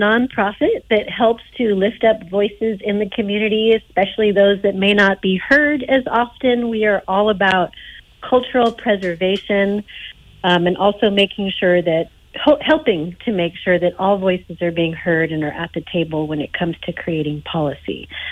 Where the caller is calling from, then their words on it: Oakland, California, United States; I'm calling from a very cold Oakland, California.